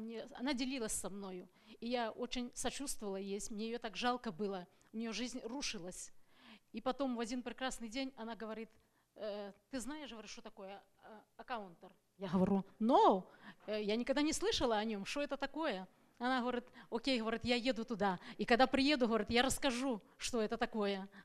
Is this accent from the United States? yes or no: yes; Tacoma, Washington, United States; я из Такомы.